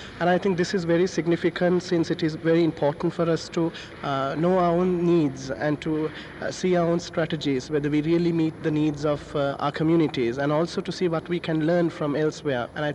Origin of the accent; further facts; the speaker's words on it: Sri Lanka; I'm from Sri Lanka